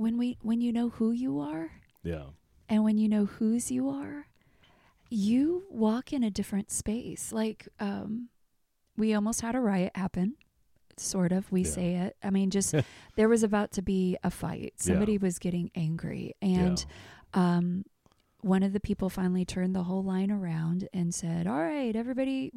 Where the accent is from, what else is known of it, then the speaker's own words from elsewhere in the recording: Kansas City, United States; I'm from Kansas City. Like literally like this is where I'm from.